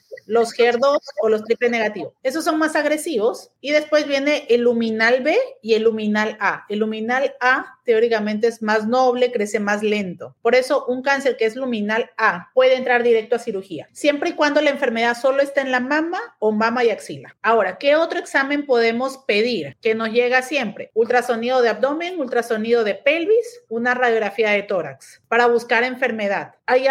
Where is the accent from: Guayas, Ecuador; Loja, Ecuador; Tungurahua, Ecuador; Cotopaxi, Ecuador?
Guayas, Ecuador; Guayaquil; also born or lived in Mexico; yo soy oncóloga médica de Guayaquil, Ecuador. Yo me formé en México